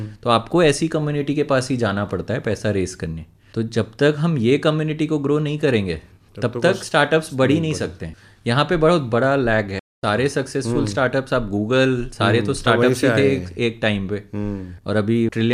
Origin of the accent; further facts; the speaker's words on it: Patna, Bihar, India; now in Mumbai, India; नहीं नहीं, मैं ओरिजिनली पटना से हूँ.